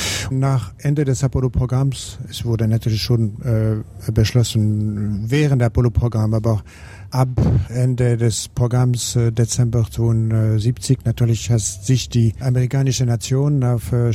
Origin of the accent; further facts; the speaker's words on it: Switzerland; als Schweizer mit meinen Kollegen, die eine Amerikaner und Amerikanerinnen waren, dabei zu sein.